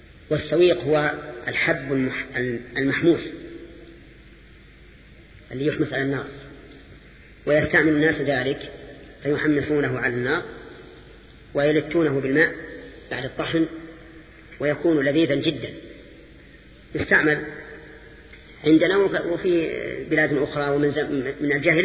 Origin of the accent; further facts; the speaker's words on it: Al-Qassim, Saudi Arabia; بينما المد عندنا في القصيم ثلث الصاع